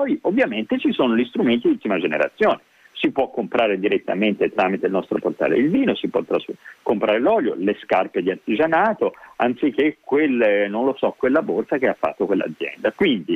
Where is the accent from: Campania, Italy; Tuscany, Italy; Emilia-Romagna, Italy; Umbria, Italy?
Tuscany, Italy; perché è tipico di come noi siamo toscani